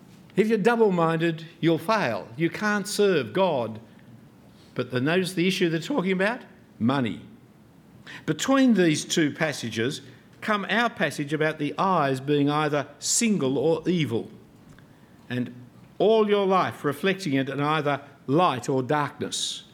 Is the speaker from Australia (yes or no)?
yes; Australia; here, friends, is the problem facing Australian Christians today. Of course, we've got many problems as Australian Christians